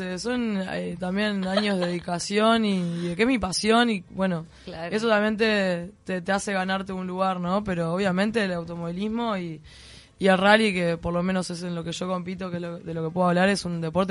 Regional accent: Uruguay; en Argentina los sponsors no me apoyan porque soy uruguaya.

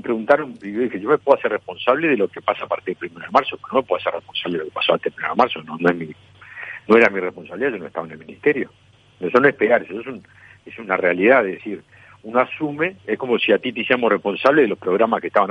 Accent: Uruguay; Somos uruguayos que partimos de una misma sociedad.

